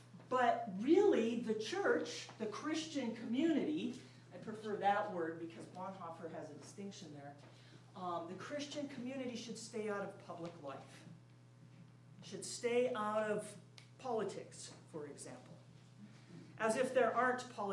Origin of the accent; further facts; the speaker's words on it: Sioux Falls, South Dakota, United States; I'm from Sioux Falls, South Dakota.